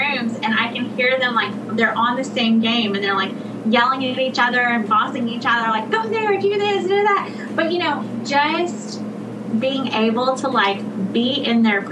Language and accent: English; Tennessee, United States; But, you know, like, I grew up outside of Jackson, Tennessee, and, you know, basically, like, tornado drills were totally a thing that you're just used to.